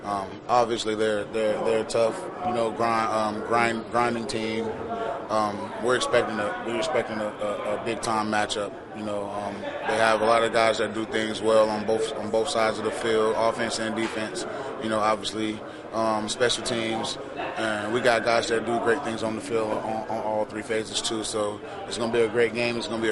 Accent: Perry, Florida, United States; I went to Florida. You know, I got to visit my family, my hometown in Perry.

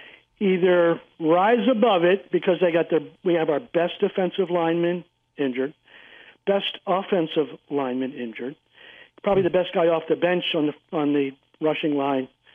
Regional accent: Philadelphia, Pennsylvania, United States; Yeah, I mean, you know, I'm from Philadelphia.

